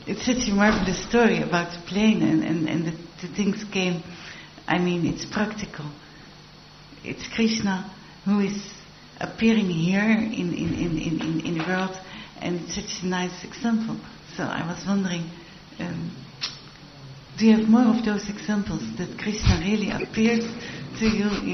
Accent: Netherlands; I'm from Holland and I'm new here.

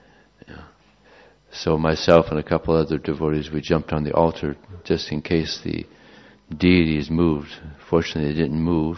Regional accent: Los Angeles, California, United States; But when I grew up in Los Angeles, we used to get so much rain.

